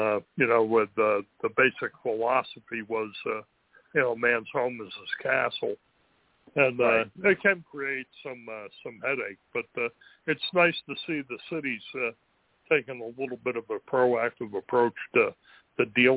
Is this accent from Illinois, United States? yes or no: no; Millburn, New Jersey, United States; For those of you who are familiar where I came from, I started off in North Jersey, my hometown department of Millburn. But before I moved to New Mexico